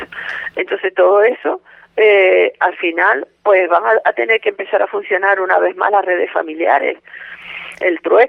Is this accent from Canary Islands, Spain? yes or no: yes; Canary Islands, Spain; nos quedamos como pueblo canario en este caso, sin señas de identidad